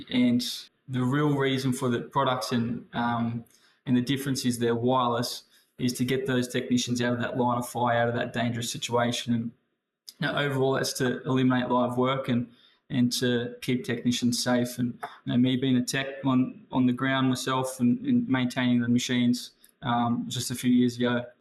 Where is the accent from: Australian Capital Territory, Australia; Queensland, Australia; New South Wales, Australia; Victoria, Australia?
New South Wales, Australia; East Maitland; also born or lived in Lochinvar; I grew up in Maitland area, so I was born into a house in Lochinvar. Yeah, grew up through school mostly in East Maitland, and then I started my apprenticeship at Mount Thorley with Westrac. So I've always been in the Hunter region.